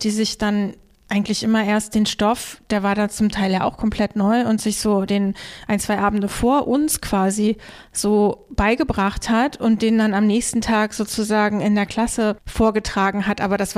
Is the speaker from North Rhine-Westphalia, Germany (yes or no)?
no; Eisenhüttenstadt, Brandenburg, Germany; dass diese Freiheit sich bei uns in Eisenhüttenstadt wirklich eher als so totale graue Orientierungslosigkeit, Hoffnungslosigkeit und Unsicherheit darstellte